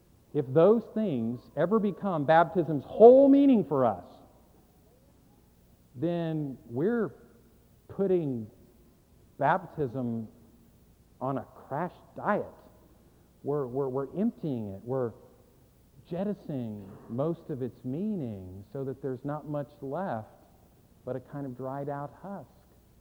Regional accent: California, United States; When I was a kid, one time in the church where I was growing up in California

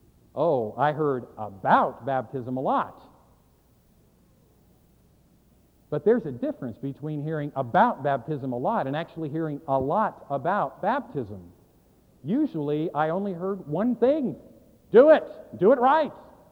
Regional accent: California, United States; When I was a kid, one time in the church where I was growing up in California

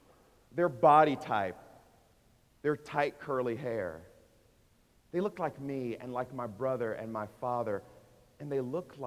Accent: the South, United States; Because growing up in America, particularly growing up in the South, when history got to me, we studied all sorts of other nations and cultures

